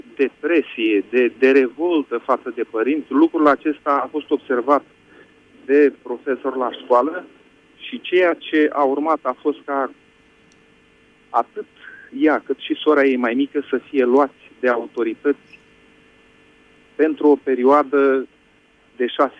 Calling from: France; Vă sunt din Franța.

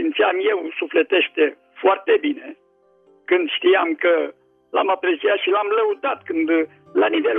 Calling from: Slatina, Olt County, Romania; din Slatina.

